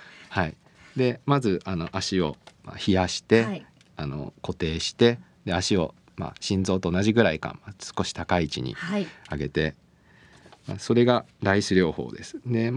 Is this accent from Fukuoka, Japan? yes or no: no; Hamamatsu, Shizuoka, Japan; 浜松なので、ええ、あの静岡来た時はちょっとグラスって何ですかって聞いちゃいましたけど